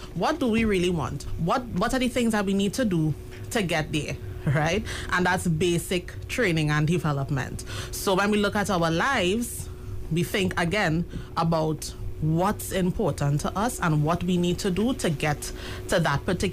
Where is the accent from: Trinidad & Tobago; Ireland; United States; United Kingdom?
Trinidad & Tobago; San Fernando; I am from South. San Fernando, born and bred.